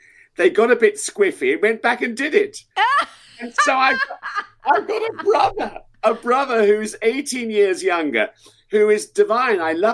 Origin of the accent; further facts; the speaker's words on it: Oldham, North West England, United Kingdom; born there; I'm still proud of the fact that I was born in Oldham, and I've got lots of affiliations with Oldham